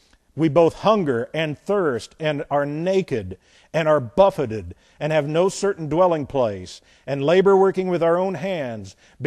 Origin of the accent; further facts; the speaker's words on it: Indiana, United States; when I come from Indiana